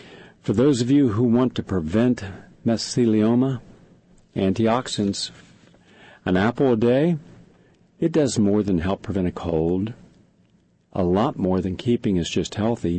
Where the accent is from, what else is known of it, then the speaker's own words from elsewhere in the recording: the South, United States; Where I grew up in the South, we were, as children, we were told, whether we liked it or not, more often not, we did not like it, to take a nap.